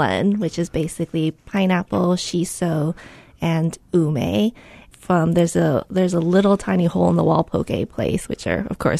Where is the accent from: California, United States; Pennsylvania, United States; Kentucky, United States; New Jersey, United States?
California, United States; I remember that growing up, actually, when I grew up in the Bay Area.